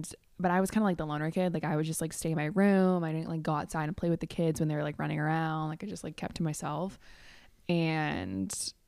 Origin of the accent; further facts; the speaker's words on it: Chicago, Illinois, United States; Let me tell you my life story. I was born in Chicago, born and raised. Go Cubbies. And that was like the most Chicago thing.